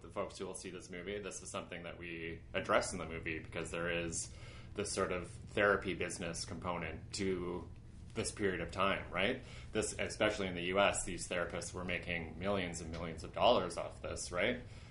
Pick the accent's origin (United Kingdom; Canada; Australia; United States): Canada; Victoria, British Columbia; growing up in Victoria